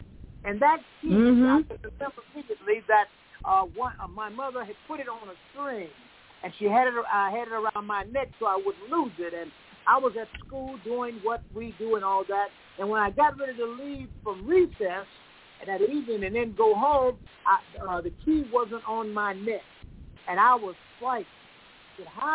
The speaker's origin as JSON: {"language": "English", "region": "the South", "country": "United States", "tie": "born or raised there", "said": "it reminds me of when I was a boy growing up in the South."}